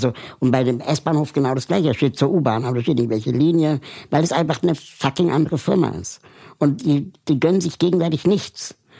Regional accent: West Berlin, Berlin, Germany; Ich bin ja aber in West-Berlin aufgewachsen.

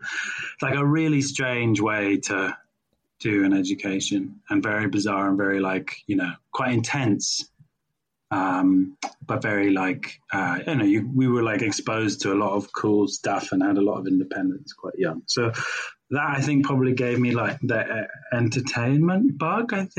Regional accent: South East England, United Kingdom; I grew up in Sussex, really.

